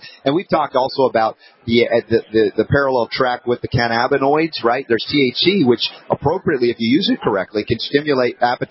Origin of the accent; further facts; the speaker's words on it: the South, United States; I grew up in the South. I love Southern hospitality.